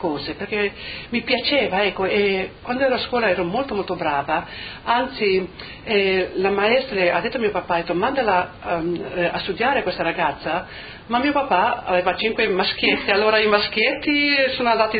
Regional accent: San Leonardo, Friuli-Venezia Giulia, Italy; born there; Sono nata a Cravero, San Leonardo, provincia di Udine, il 2 di marzo 1946.

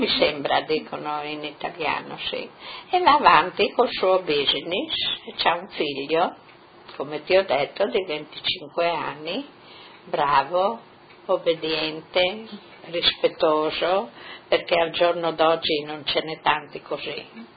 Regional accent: Travesio, Friuli-Venezia Giulia, Italy; fotografia di Travesio, del nostro paese, e tante volte ci sediamo qua e parliamo di Travesio.

